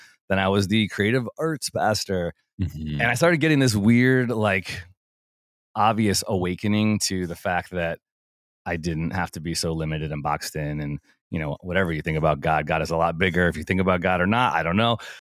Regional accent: Illinois, United States; I grew up in Illinois, quasi Italian Catholic.

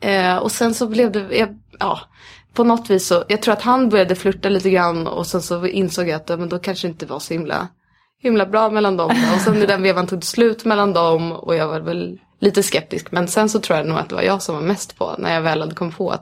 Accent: Stockholm, Stockholm County, Sweden; Sen så tror jag kanske att det fanns en hunger som stockholmare att få åka de där stora bergen.

